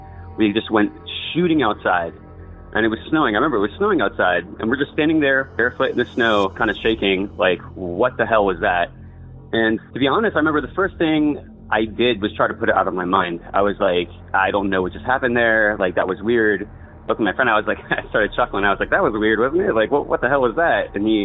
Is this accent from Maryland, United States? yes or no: yes; Silver Spring, Maryland, United States; I come from Silver Spring, Maryland.